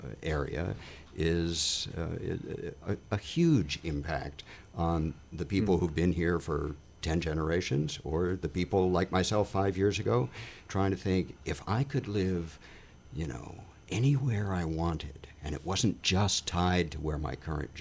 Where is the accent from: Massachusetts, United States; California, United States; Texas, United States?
Massachusetts, United States; also born or lived in New York; I was born in New York. I grew up over the border, I blush to say, in Massachusetts, in a little town